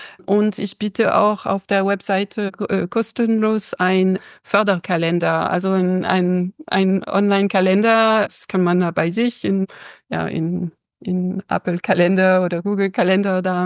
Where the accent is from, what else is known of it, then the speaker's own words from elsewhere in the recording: northern France, France; und ich bin Französin und bei uns ist die Küche und das Kochen ja ein Nationalkunst sozusagen.